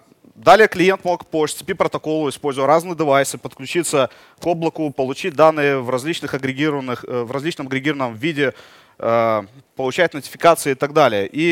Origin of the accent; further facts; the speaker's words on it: Minsk, Belarus; Я MVP из Минска.